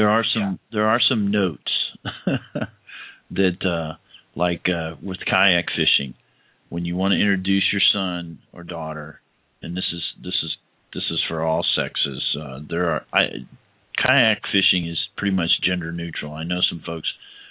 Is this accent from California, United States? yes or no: no; Hialeah, Florida, United States; born there; now in Atlanta, United States; Remember that I live in Atlanta, so, but I'm a native Floridian. I was born in Hialeah Hospital, so I'm belong down there.